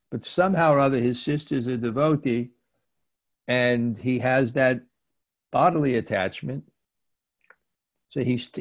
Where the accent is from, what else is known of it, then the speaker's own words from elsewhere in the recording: New York, United States; And I grew up in New York too